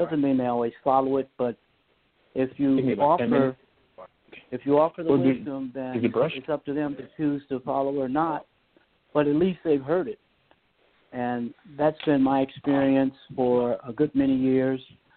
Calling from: Los Angeles, California, United States; I'm calling from Los Angeles.

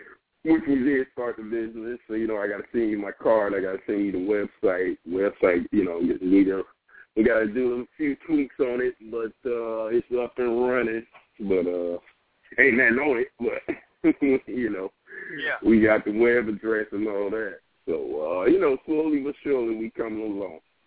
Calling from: Mount Vernon, New York, United States; I'm calling from Mount Vernon, New York.

